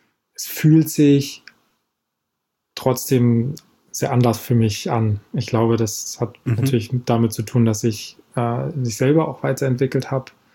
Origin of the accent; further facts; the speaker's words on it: Germany; now in France; ich lebe in Frankreich, bin also sozusagen selbst als Deutscher hier. Meine Frau ist Argentinierin, wir beide sind sozusagen nicht in Frankreich, haben keinen französischen Pass